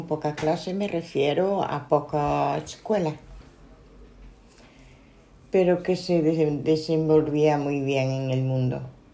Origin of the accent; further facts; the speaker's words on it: Outes, Galicia, Spain; soy de Outes y de una aldea de Kunz.